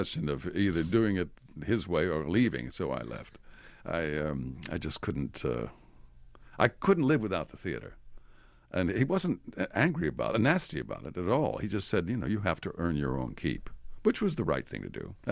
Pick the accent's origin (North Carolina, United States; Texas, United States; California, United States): Texas, United States; El Paso; I'm from El Paso. It's a border town, border of Juarez, Mexico.